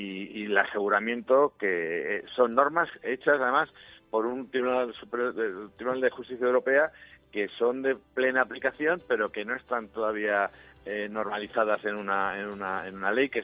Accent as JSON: {"language": "Spanish", "town": "Madrid", "region": "Community of Madrid", "country": "Spain", "said": "Soy de Madrid, sí."}